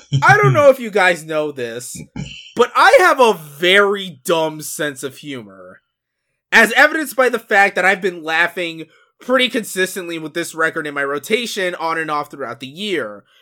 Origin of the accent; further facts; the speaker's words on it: Miami, Florida, United States; which reminds me that one day my hometown of Miami is probably going to be underwater.